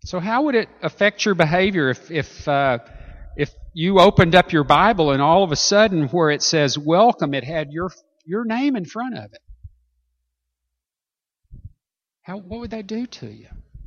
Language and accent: English; the South, United States; Now, I grew up in the South. I grew up in the South in the 40s and 50s.